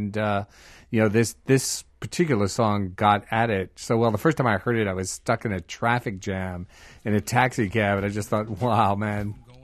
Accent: New York, United States; which, of course, I remember from growing up in New York.

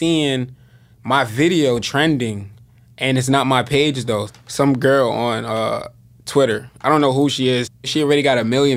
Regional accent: Yonkers, New York, United States; I'm from Westchester, Yonkers, New York.

